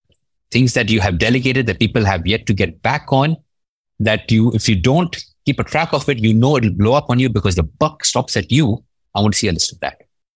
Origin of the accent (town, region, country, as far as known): Dubai, United Arab Emirates; born or raised there